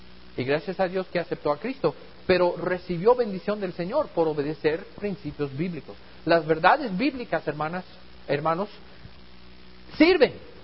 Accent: United States; igual en los Estados Unidos, en mi país, tiene una herencia cristiana. Aunque muchos en mi país hoy en día no son cristianos

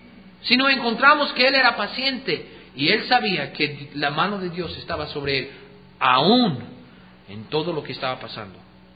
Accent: United States; En mi país, en los Estados Unidos, hace muchos años

